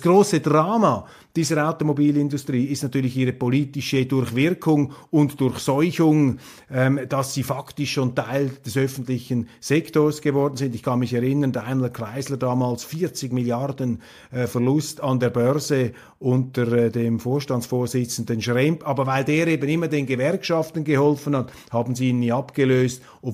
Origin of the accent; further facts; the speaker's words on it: Switzerland; das ist jetzt meine Beobachtung als Schweizer, so nehme ich das wahr